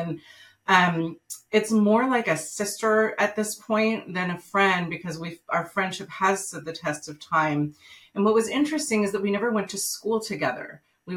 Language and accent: English; California, United States; I grew up in Marin County, which is in the San Francisco Bay Area.